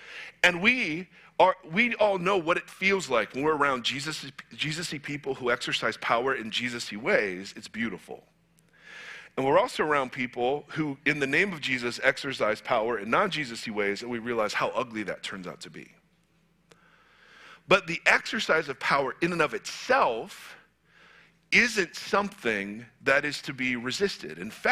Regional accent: Ohio, United States; So growing up in Ohio, Xerxes, you're going to hear this when you get there.

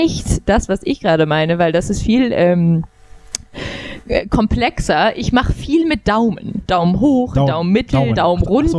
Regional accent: Oldenburg, Lower Saxony, Germany; also born or lived in Berlin; Ich komme nämlich nicht komplett aus Berlin. Ich meine, ich bin da geboren, habe meine ersten Jahre da verbracht, bin dann aber nach Oldenburg gezogen und da bin ich auch hauptsächlich aufgewachsen.

